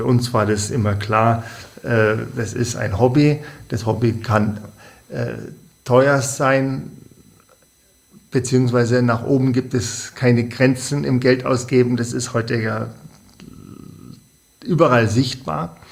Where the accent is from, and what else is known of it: Bavaria, Germany